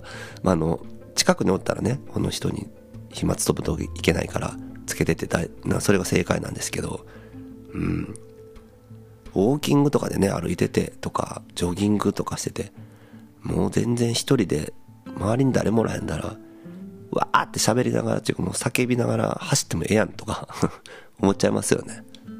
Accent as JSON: {"language": "Japanese", "region": "Mie", "country": "Japan", "tie": "born or raised there", "said": "僕の地元の方に来たらこんなとこに行けますよっていう紹介"}